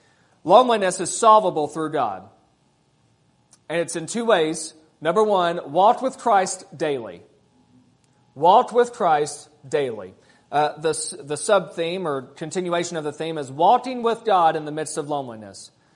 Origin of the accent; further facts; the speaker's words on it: Kentucky, United States; Y'all know what it means to ponder? I'm from Kentucky. You'll have to forgive me.